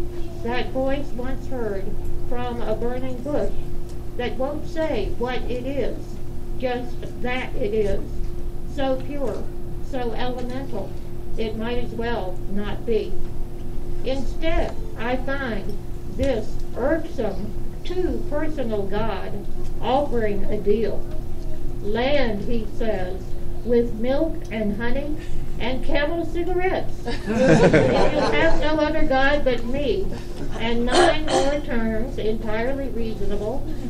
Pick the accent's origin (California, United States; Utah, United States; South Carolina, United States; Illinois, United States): South Carolina, United States; Charleston; and I come here from Charleston, South Carolina, which is a land where women, and particularly white women, are not trained or encouraged in being stoical.